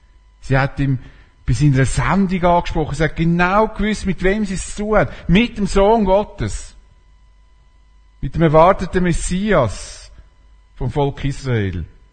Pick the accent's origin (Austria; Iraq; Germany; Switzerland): Switzerland; Als Schweizer sind wir so auf Konsens trimmt.